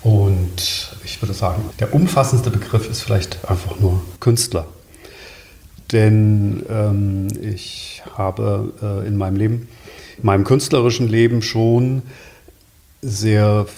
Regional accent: Thuringia, Germany; born there; Geboren bin ich 1959 in Thüringen.

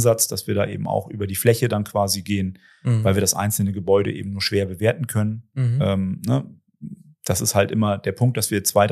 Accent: Germany; ich komme aus der Nähe von Hamburg

